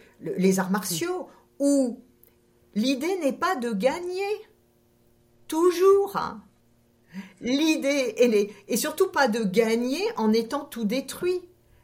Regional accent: Grand Est, France; born there; Je suis née en Alsace, la mer, je l'ai pas vue tout de suite. C'était loin, c'était impossible.

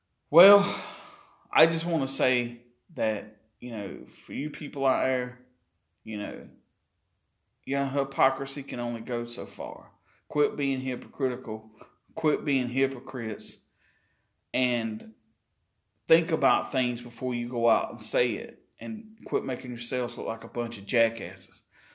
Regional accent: Chesterfield, South Carolina, United States; I mean, you take, for instance, like my hometown of Chesterfield, South Carolina.

